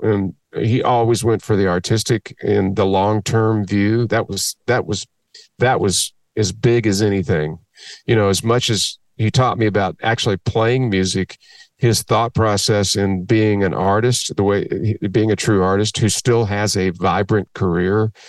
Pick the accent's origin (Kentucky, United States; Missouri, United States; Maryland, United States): Kentucky, United States; You know, being growing up in Kentucky, Austin was one thing, New Orleans was another.